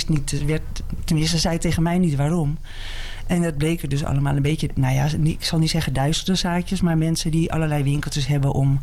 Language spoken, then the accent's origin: Dutch; Muiden, North Holland, Netherlands; born there; Ik ben in de Muiden geboren.